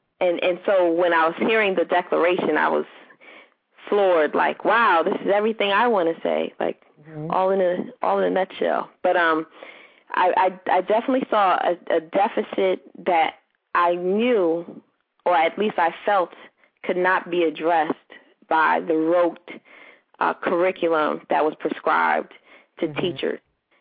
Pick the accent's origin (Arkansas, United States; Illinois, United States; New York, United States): New York, United States; So I grew up in New York and taught in Philadelphia